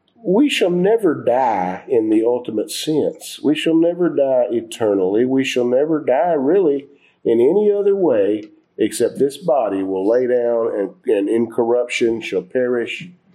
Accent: United States; You know, I'm glad I'm an American. I'm real happy about that.

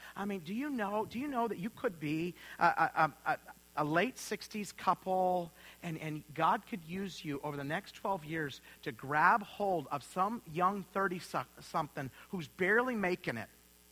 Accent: Idaho, United States; we'd eat roast beef and mashed potatoes because we're from Idaho.

